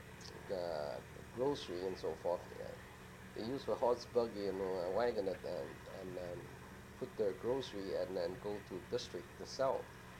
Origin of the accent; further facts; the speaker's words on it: Los Angeles, California, United States; born there; And I was born in Los Angeles.